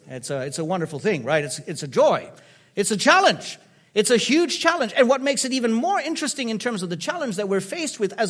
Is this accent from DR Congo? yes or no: yes; DR Congo; I was raised in Africa, and it is my second home. I was raised in Zaire, and having the Mauritian background